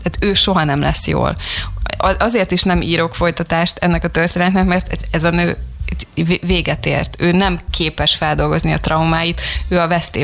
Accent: Dunaújváros, Fejér, Hungary; born there; a szülőházam előtt, Dunajvárosban van egy virágos kert

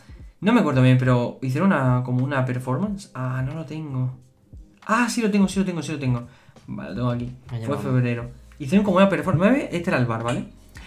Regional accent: Granada, Andalusia, Spain; yo allí soy de Granada, en Granada lo pedimos así, media de tomate.

